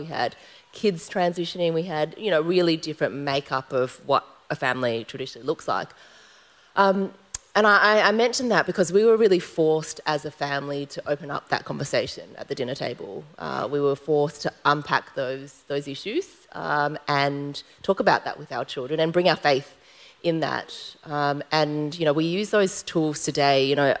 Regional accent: Melbourne, Victoria, Australia; we're from Melbourne and we lived in the inner north, which is the Bant bubble, and it's probably the most progressive area in Victoria, if not the nation.

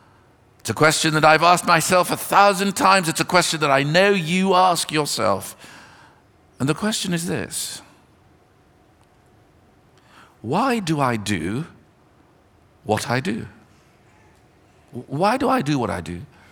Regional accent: South Africa; now in London, United Kingdom; I grew up in South Africa, as I told you, came to live in London

